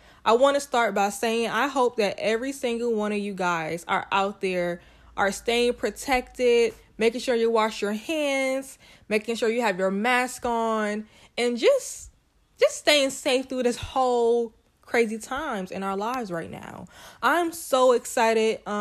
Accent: Brooklyn, New York, United States; now in North Carolina, United States; So I am from New York, Brooklyn to be exact, Bed-Stuy to be exact, and I've lived in North Carolina for some years.

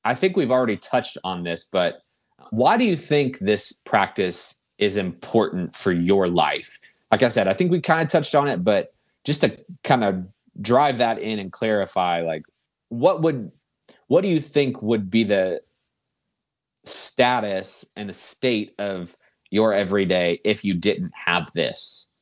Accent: Virginia, United States; You know that … is from my hometown, my home area.

